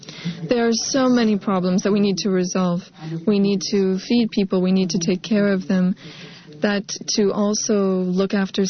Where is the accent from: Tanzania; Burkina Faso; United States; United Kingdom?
Burkina Faso; I'm from Burkina Faso, which is also another country in difficulty.